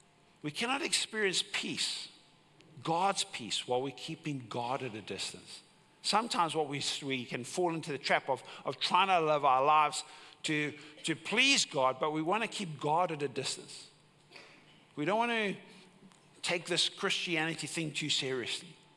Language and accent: English; Cape Town, Western Cape, South Africa; I grew up in Cape Town in Tableview